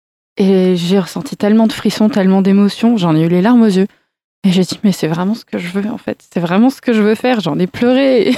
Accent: Metz, Grand Est, France; also born or lived in Montpellier; Alors, je suis originaire de Metz et j'y vis, dans la Moselle. Donc, voilà. Et je suis rentrée en Lorraine en 2018. Et j'étais à Montpellier pour être avec ma mère. Et j'ai fait mes études ici aussi. J'étais à la fac Paul Valéry.

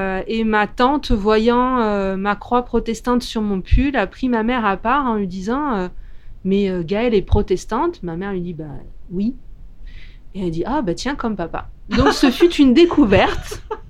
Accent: Île-de-France, France; born there; now in Gard, France; Je ne suis pas originaire du Gard. Je suis née en Seine-et-Marne. Mais bon, ça fait déjà plus de 30 ans que j'habite dans le Gard.

